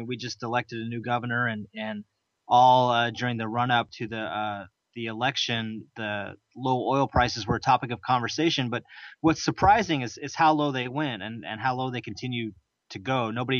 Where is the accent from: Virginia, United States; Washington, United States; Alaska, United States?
Alaska, United States; I'm from Alaska, and I can tell you all through my life, you've always heard politicians talk about, look, we need to diversify.